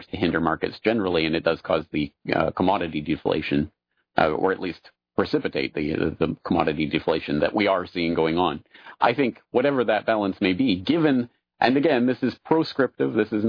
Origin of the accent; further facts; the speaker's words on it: Alberta, Canada; I'm from Alberta in Canada, the Texas of the North.